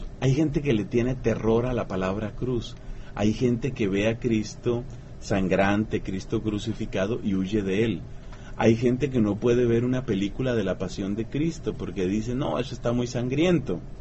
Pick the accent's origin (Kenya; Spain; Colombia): Colombia; Sanctus tiene una historia que empezó obviamente en mi país, empezó en Colombia, en la ciudad de Bogotá